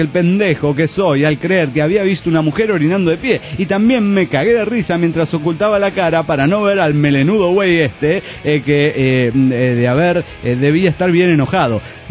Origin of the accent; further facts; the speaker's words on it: Cochabamba, Bolivia; de Cochabamba, Bolivia.